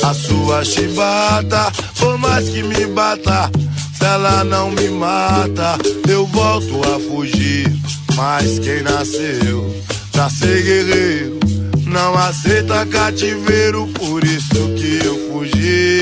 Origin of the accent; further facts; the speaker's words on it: Taquaritinga, São Paulo, Brazil; born there; Nasci em Taquaritinga, cidade de São Paulo.